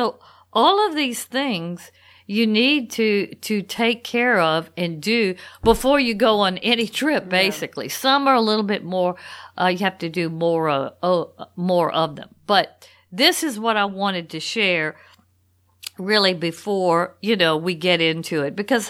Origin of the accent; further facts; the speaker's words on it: Louisiana, United States; first of all, I'm from Louisiana and I really know New Orleans quite well.